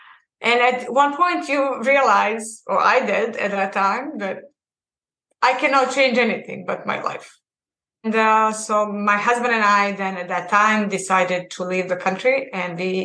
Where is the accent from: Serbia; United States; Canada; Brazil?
Serbia; English is a second language; I was lucky that I was from Serbia, because officially there was never war in Serbia.